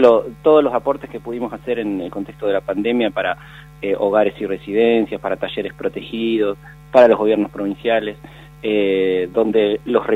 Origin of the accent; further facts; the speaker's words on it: Concepción del Uruguay, Entre Ríos, Argentina; now in Buenos Aires, Argentina; yo soy entrerriano, de Concepción del Uruguay, en la provincia de Entre Ríos. Hace muchos años vivo ya en Buenos Aires, pero mantengo mi fuerte vínculo con toda mi familia y mi tierra provinciana y con nuestra cultura litoraleña.